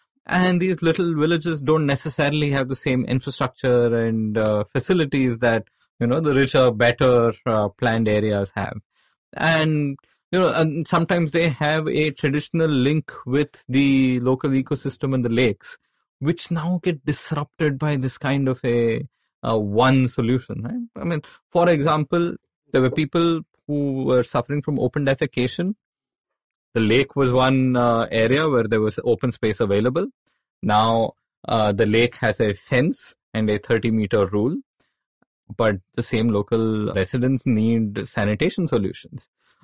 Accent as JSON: {"language": "English", "town": "Bangalore", "region": "Karnataka", "country": "India", "said": "So I come from Bangalore. We have a city full of former lakes."}